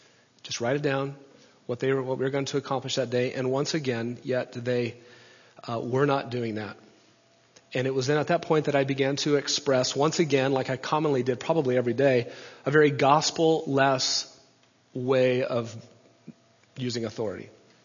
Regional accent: Nebraska, United States; moved away as an adult; I was born and raised in Nebraska, and then I moved to Southern California, which was a little bit of a culture shock, to say the least.

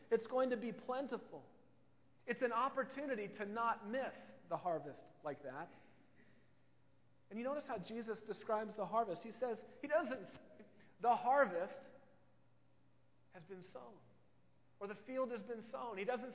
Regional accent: Midwest, United States; I remember growing up in the Midwest where there was a farming community all around me

